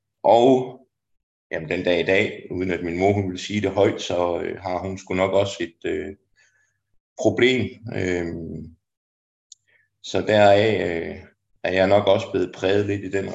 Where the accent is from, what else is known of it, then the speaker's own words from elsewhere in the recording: Aarhus, Central Denmark Region, Denmark; så er jeg 44 år gammel. Så det vil sige, at jeg er en 78'er. Og jeg er født og opvokset i og omkring Aarhus.